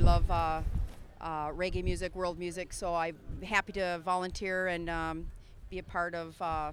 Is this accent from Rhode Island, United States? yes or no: no; Minnesota, United States; now in Jamaica; Minnesota.